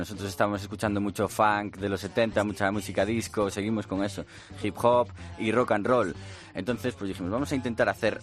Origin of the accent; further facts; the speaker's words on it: Santiago de Compostela, Galicia, Spain; En casa, en Santiago, nosotros somos de Santiago de Compostela.